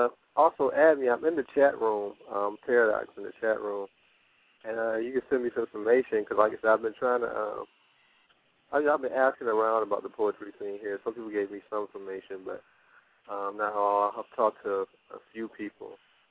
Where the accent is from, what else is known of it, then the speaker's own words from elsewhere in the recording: Cleveland, Ohio, United States; now in Chicago, United States; I'm from Cleveland, but right now I'm in Chicago.